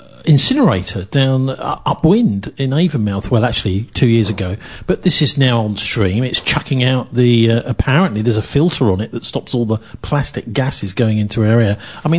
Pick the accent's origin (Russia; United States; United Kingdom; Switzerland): United Kingdom; London; I'm a Londoner originally